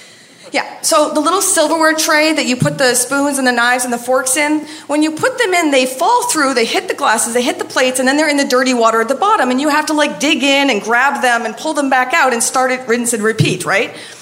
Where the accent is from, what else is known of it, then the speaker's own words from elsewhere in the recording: Maine, United States; we talked about world travel and his family from Iran and how I'm from Maine and how we just love architecture